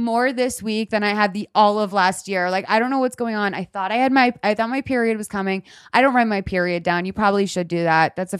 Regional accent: East Coast, United States; well, we're both from the East Coast, right?

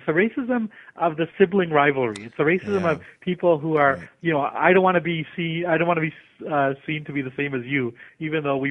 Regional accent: Canada; born or raised there; also born or lived in Punjab, India

